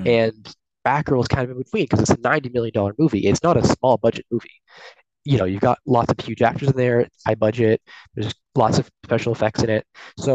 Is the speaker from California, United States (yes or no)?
yes; Los Angeles, California, United States; But I'd always been very much associated with the industry growing up in Los Angeles.